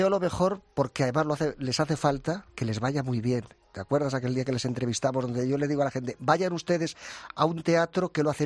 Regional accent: Community of Madrid, Spain; Estaba al lado de Fuente del Saz, al lado de mi pueblo, ¿no?

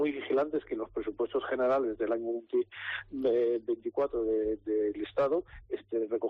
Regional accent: Cantabria, Spain; eso es lo que tenemos que defender como cántabros

